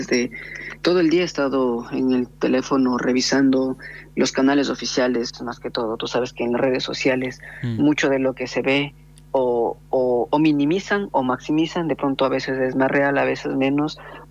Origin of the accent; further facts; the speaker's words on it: Ecuador; por ejemplo, en mi país, en Ecuador